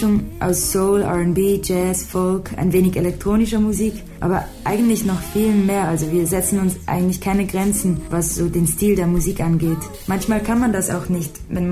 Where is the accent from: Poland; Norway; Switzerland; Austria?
Switzerland; wir kommen aus der Schweiz.